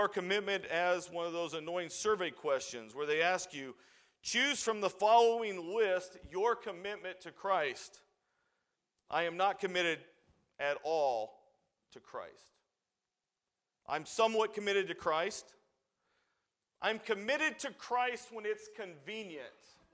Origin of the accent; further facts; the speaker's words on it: Illinois, United States; I'm from Illinois, so I'm a Illinois fan